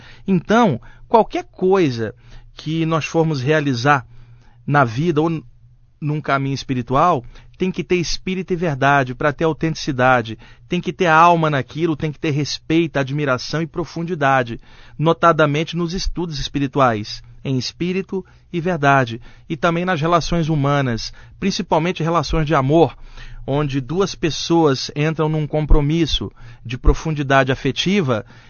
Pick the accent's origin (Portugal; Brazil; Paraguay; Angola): Brazil; Rio de Janeiro; eu sou carioca